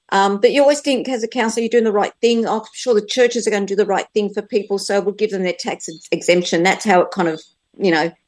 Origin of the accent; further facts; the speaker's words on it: Sydney, New South Wales, Australia; now in Shoalhaven, Australia; And I grew up in Sydney. I'm now in a country town, the Shoalhaven